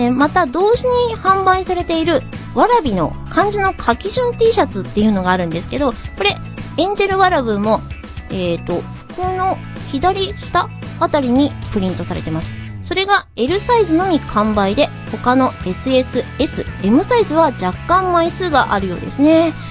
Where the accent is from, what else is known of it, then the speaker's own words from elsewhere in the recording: Kumagaya, Saitama, Japan; 私の故郷、埼玉県熊谷市には、内輪祭りっていう結構有名なお祭りがある